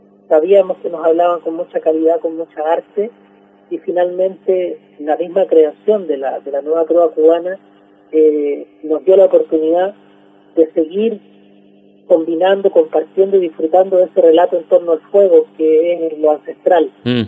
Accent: Chile; cuando lo hemos necesitado como chilenos y como poetas

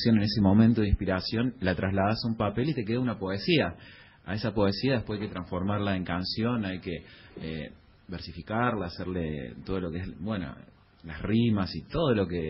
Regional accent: Córdoba, Argentina; now in Buenos Aires, Argentina; yo soy de Córdoba Capital y hace unos años que estoy acá en Buenos Aires

